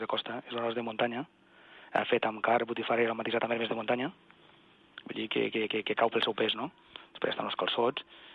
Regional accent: Catalonia, Spain; perquè som catalans, davant de tot.

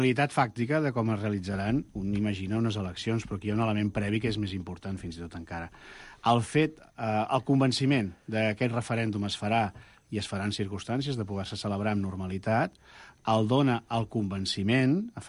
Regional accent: Catalonia, Spain; el que jo considero que és el meu poble, que no és Espanya, que és Catalunya

